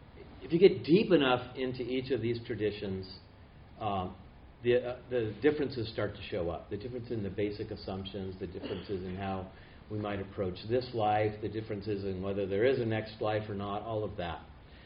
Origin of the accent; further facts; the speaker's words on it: Marin County, California, United States; I can make that joke because I grew up in Marin County.